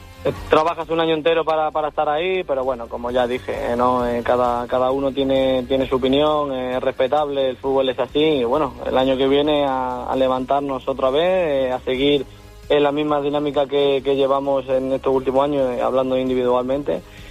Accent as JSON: {"language": "Spanish", "country": "Spain", "said": "siendo español, te sientes muy orgulloso, ¿no?"}